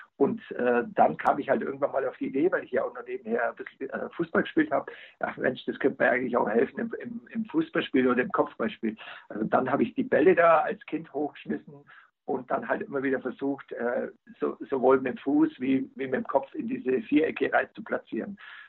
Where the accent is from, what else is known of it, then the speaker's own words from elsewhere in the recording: Bavaria, Germany; ich bin hier im Allgäu aufgewachsen und habe sämtliche Sportarten gemacht, was es überhaupt gab.